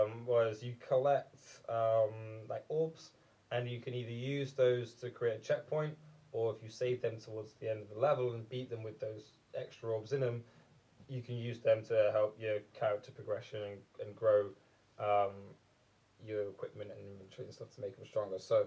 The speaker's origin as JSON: {"language": "English", "town": "Nottingham", "region": "East Midlands", "country": "United Kingdom", "said": "No, I'm just from Nottingham. We don't really say our T's in Nottingham."}